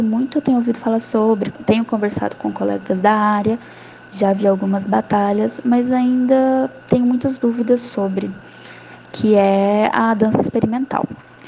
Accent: Uberlândia, Minas Gerais, Brazil; Eu sou de Uberlândia, Minas Gerais.

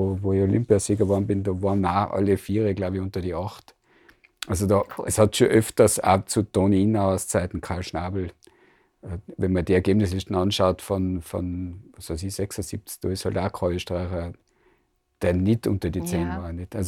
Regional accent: Absam, Tyrol, Austria; Aber wir sind beide aus Absam

